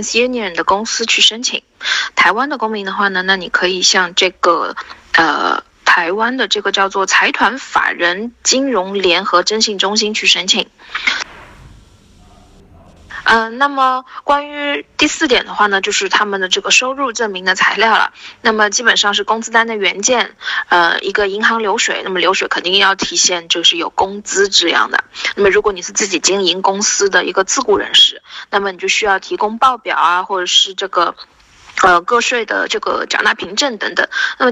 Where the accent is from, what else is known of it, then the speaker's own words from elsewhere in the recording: China; now in Thailand; 我们中国人在泰国到底要怎么样办理房贷吧